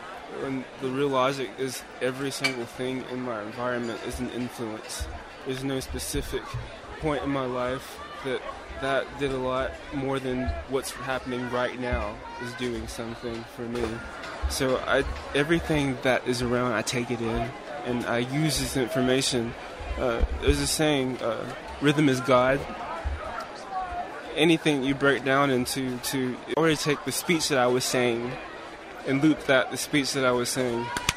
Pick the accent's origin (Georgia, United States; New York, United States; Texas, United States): Georgia, United States; Columbus; I mean, where I grew up back in Columbus, Georgia, we had like a little small group of people